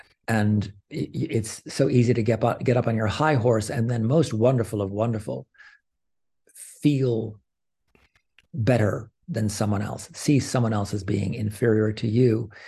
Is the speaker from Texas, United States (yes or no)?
no; New York, United States; now in Buffalo, United States; And coming from the New York City area, I came from the Hudson Valley many years ago, but I'd never experienced anti-Semitism firsthand until I came to Buffalo.